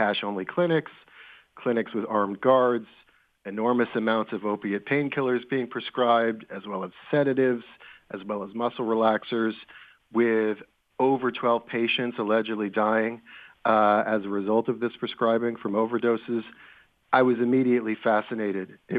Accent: Providence, Rhode Island, United States; I am indeed, calling you from my hometown.

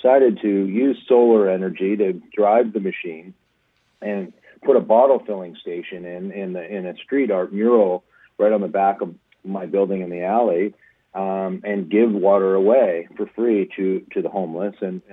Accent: California, United States; And, of course, growing up in Southern California, we're acutely aware of how little water we actually get here.

